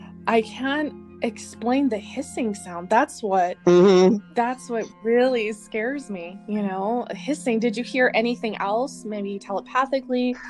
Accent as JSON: {"language": "English", "region": "Colorado", "country": "United States", "tie": "born or raised there", "said": "growing up in Colorado in our home."}